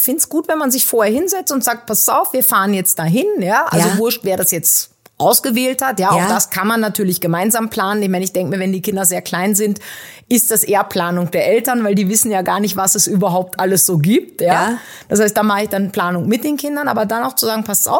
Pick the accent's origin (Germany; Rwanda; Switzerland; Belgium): Germany; Northern Germany; ich als Norddeutsche hatte Gummistiefel und Regensachen